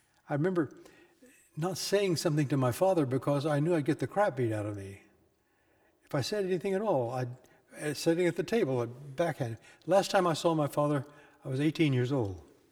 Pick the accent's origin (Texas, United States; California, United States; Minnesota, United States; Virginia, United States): Texas, United States; I was raised in Texas with anger and extreme prejudice.